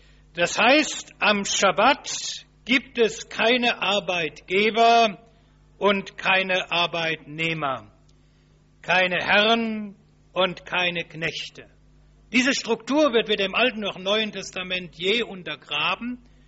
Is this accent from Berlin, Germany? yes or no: no; Baden-Württemberg, Germany; ich vermute, dass die aus meiner Heimat, aus Schwaben kommen